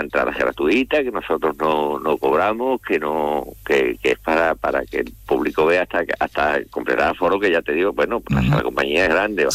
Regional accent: Jerez de la Frontera, Andalusia, Spain; Mira, yo soy de Mediazuela.

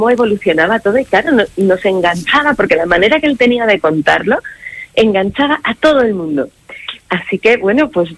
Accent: Bilbao, Basque Country, Spain; yo soy natural de Bilbao, vivíamos allí, sí.

